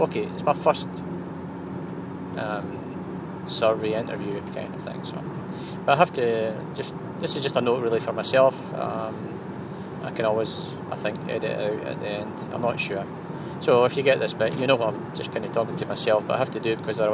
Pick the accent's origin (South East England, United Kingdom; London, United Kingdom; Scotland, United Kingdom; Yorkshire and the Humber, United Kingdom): Scotland, United Kingdom; accent: Scots; that and not my broad Scots accent